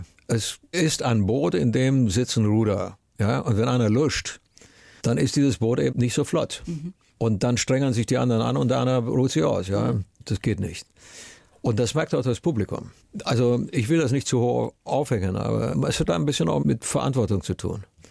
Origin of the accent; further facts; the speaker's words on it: Romania; Geprägt haben mich meine Kindheit in Rumänien